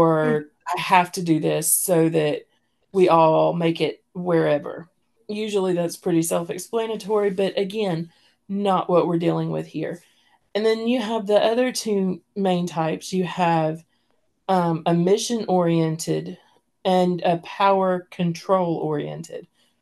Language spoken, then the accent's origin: English; the South, United States; And I'm from the South.